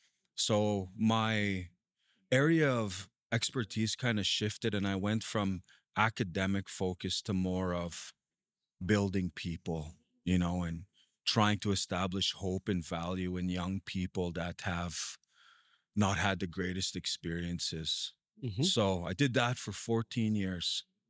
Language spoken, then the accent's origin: English; Beauval, Saskatchewan, Canada; moved away as an adult; Originally, I'm from a place called CP Sick. That's Beauval, Saskatchewan, northwest. Yeah.